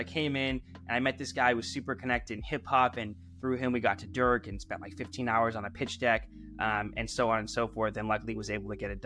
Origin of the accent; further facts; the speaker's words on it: Phoenix, Arizona, United States; I used to live in Arizona. I grew up in Phoenix.